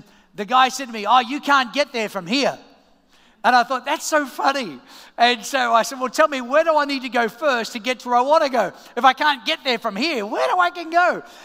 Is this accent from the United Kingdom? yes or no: no; Australia; now in United States; everyone was still getting used to my accent, and I was still trying to get used to phrases that maybe you would say in Australia that don't make as much sense as you do, as it would maybe in the United States.